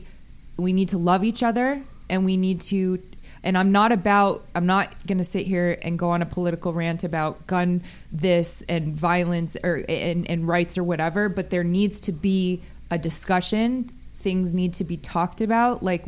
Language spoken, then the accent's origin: English; Las Vegas, Nevada, United States; Born and raised in Las Vegas.